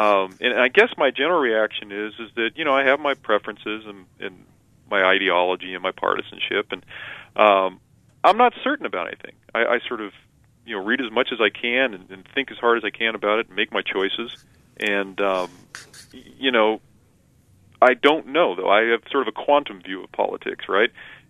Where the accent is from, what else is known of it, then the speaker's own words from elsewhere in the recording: San Diego, California, United States; Well, I grew up in San Diego and went to school in Los Angeles at UCLA, and I get a lot of these emails from my friends.